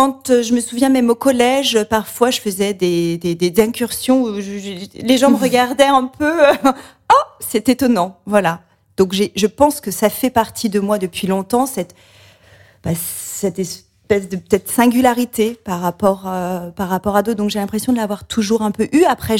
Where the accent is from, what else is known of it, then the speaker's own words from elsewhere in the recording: Auvergne-Rhône-Alpes, France; J'ai grandi dans le Beaujolais, à la campagne près de Lyon.